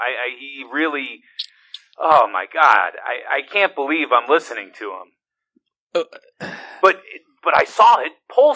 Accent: United States; I'm an American. I don't wear a belt.

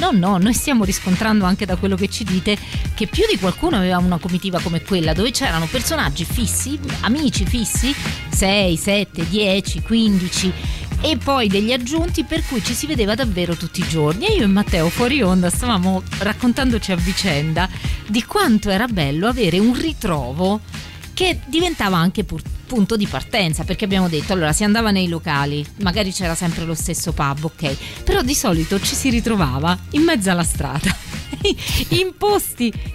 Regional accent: Lazio, Italy; io insomma, che vengo dai Castelli

